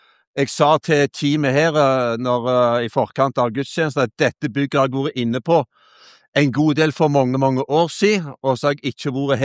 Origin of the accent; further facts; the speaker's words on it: Halsnøy, Rogaland, Norway; also born or lived in Ålesund; now in Sirevåg, Norway; Jeg kommer opprinnelig fra Øy og Halsnøy på siden av Finnøy, som var en del av Finnøy kommune før.